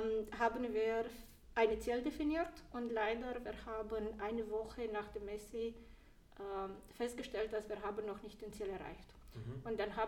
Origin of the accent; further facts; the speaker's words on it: Romania; now in Germany; Ich bin aus Rumänien, ich bin seit 12 Jahren in Deutschland.